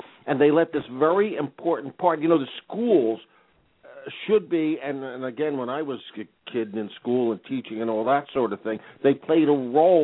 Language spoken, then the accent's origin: English; Pennsylvania, United States; you were almost able to look at Pennsylvania, my home state.